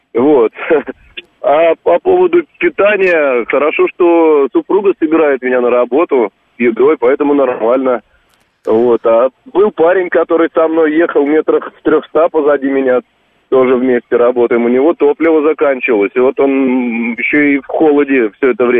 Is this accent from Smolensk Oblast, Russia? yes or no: yes; Smolensk, Smolensk Oblast, Russia; now in Moscow, Russia; я сам не из Москвы переехал в 2011 году сюда. А вот в 2002 году в городе Героя Смоленск такой есть